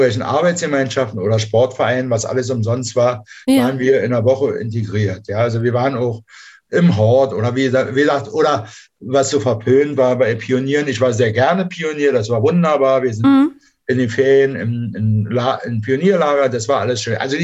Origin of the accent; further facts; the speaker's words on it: Berlin, Germany; ich bin in Pankow groß geworden, in so einem Neubau oder wie sagt man heute, Betongebieten, ja.